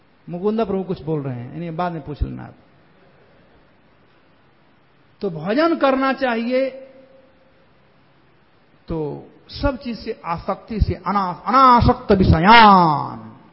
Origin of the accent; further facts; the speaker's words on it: Bihar, India; कहा जाता है हमारे यहां बिहार में पेट पोछवा है